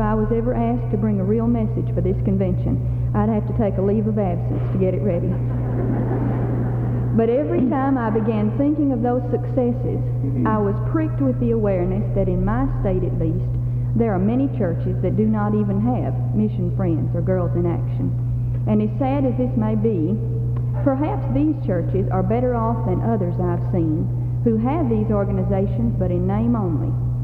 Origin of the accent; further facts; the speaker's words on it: Dallas, Texas, United States; from Dallas, Texas.